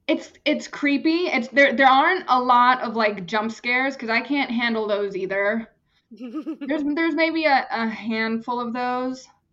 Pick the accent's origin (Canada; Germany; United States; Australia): Germany; English is a second language; Hello, casting directors, I'm German, you know?